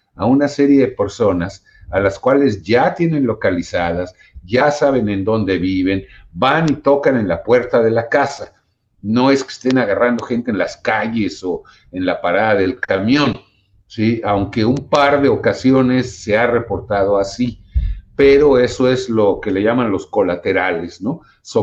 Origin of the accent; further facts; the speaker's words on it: Mexico; now in Chicago, United States; soy un inmigrante mexicano, pero llevo más de la mitad de mi vida viviendo aquí en Estados Unidos, particularmente en Chicago